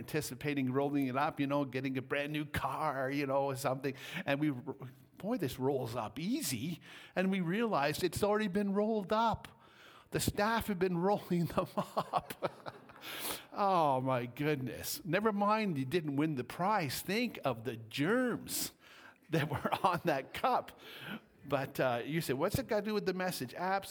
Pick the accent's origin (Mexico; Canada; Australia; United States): Canada; Stettler, Alberta; I was shocked because I'm from Statler and they still have them there.